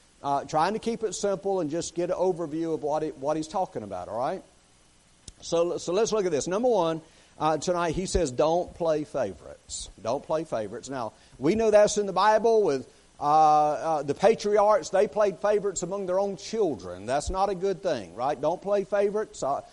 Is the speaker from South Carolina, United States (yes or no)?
yes; South Carolina, United States; And I say, no, we're from South Carolina. We're just on vacation.